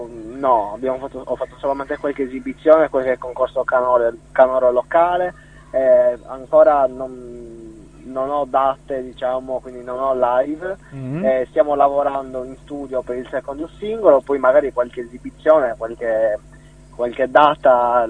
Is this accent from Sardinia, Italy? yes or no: yes; Cagliari, Sardinia, Italy; ho 25 anni, vengo da Cagliari, in provincia di Cagliari.